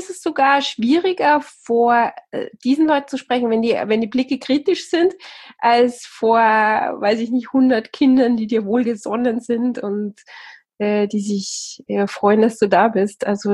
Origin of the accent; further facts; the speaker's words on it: Austria; accent: Austrian; ich bin ja eigentlich, komme direkt vom Land, wie man auch ein bisschen hört, ne? Ich habe diesen österreichischen Akzent noch immer drauf